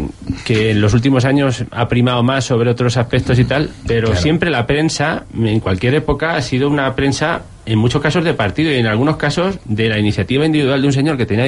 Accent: Almagro, Castilla-La Mancha, Spain; En un periódico de mi pueblo, de Almagro, se llamaba La Tierra Hidalga

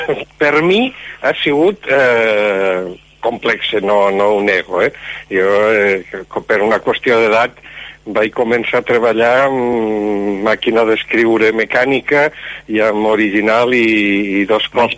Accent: Lleida, Catalonia, Spain; Jo vaig néixer a Lleida, soc lleidatà, he nascut, he viscut i he estudiat tot el temps a la ciutat de Lleida.

